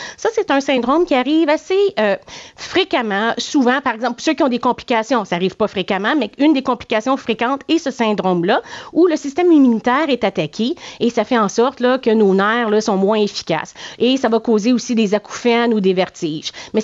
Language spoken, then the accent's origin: French; Quebec, Canada; on peut faire un recours collectif en tant que Québécois.